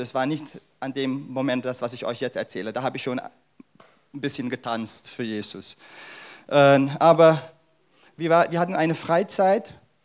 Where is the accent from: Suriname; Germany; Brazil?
Suriname; Und ich komme aus Suriname und wenn man in Suriname tanzt, dann tanzt man nicht so.